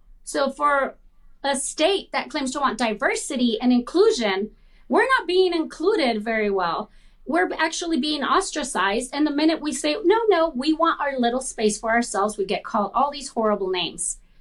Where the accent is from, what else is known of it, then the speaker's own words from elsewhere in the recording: Los Angeles, California, United States; Like I said, I grew up in Los Angeles in the low-income community. I'm a Latina.